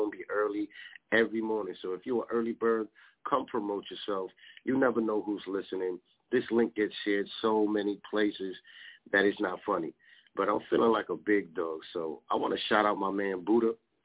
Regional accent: Bronx, New York, United States; I'm gonna take it all the way back to my hometown. That's right, the Boogie Down Bronx. You already know, from Gun Hill to Bronx River to Soundview.

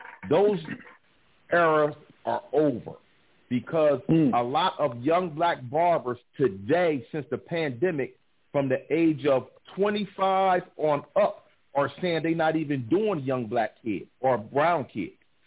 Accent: Wilmington, Delaware, United States; I'm from Wilmington, Delaware.

